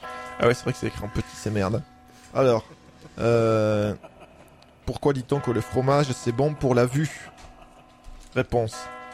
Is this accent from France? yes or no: yes; Toulouse, Occitanie, France; Ben non, on est Toulousain.